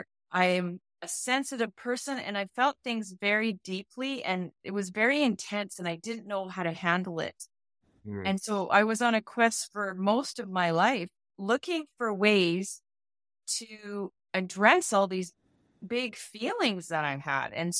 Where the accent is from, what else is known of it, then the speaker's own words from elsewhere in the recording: Edmonton, Alberta, Canada; I'm from Edmonton, Alberta originally.